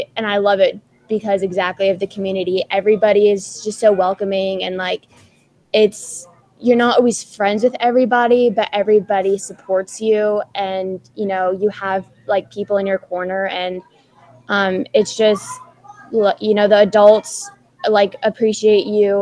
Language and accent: English; Charlotte, North Carolina, United States; now in Mills River, United States; I'm originally from Charlotte, but I moved to Mills River.